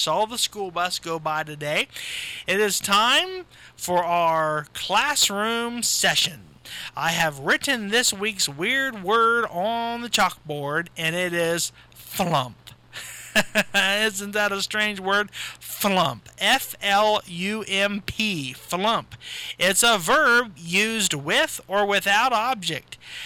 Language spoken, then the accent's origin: English; Waldo, United States; So that was going on down in my hometown of Waldo.